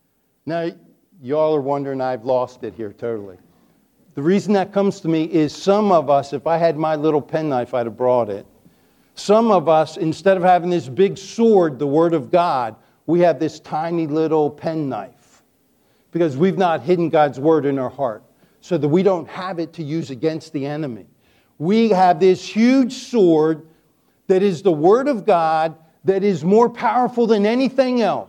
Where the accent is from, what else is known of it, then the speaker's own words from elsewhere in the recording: Chesapeake Bay, United States; Now, I grew up on the Chesapeake Bay. I kind of like storms because you get big waves in storms.